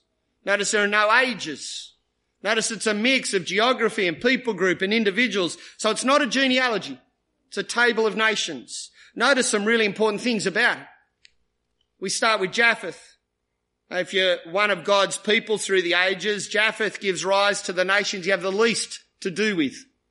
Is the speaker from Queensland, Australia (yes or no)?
no; Maroubra, New South Wales, Australia; When I was growing up in Maroubra